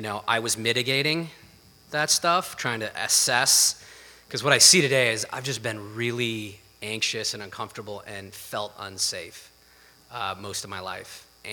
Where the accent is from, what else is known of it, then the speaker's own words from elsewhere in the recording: California, United States; So I'm the oldest of four, I'm from Northern California, and I thought we had an idyllic life, right?